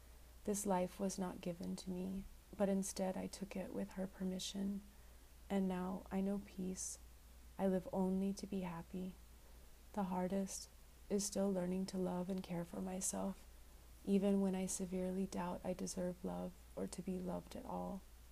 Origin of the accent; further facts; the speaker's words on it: Inglewood, California, United States; born there; I was born in Inglewood to biracial parents. My father is Chimwavy and my mother is a California girl.